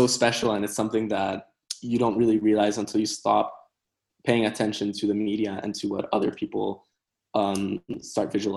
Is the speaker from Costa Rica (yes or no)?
yes; Costa Rica; Related to my background in Costa Rica